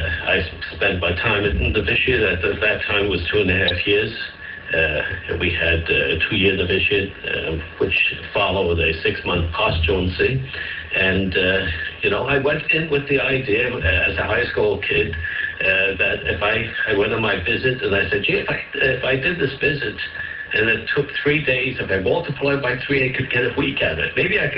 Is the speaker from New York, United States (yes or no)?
yes; Gravesend, New York, United States; I'm from Gravesend.